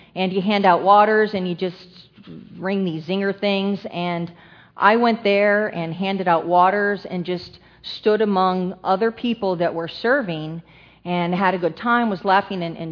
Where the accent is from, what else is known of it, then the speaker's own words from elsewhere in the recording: United States; born there; I mean, I was born in America, so I knew there was God the Father and God the Son.